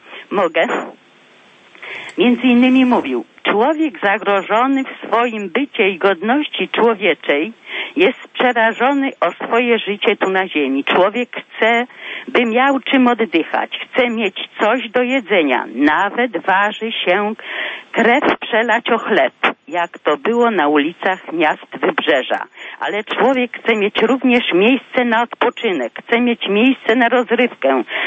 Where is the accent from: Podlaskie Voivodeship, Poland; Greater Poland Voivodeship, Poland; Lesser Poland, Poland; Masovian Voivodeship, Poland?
Masovian Voivodeship, Poland; Kozienice; now in Krosno, Poland; Wprawdzie ja z Krosna dzwonię, ale ja jestem rodem od Kozienic, czyli radomska diecezja.